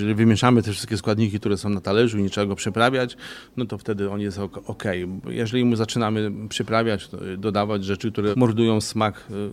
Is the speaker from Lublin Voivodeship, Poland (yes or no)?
no; Lądek-Zdrój, Lower Silesian Voivodeship, Poland; Ja pochodzę z Lądka